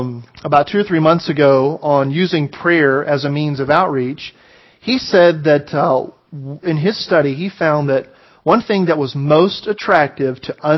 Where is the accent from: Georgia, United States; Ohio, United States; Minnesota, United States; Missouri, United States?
Georgia, United States; I'm a Southerner. And so being from Georgia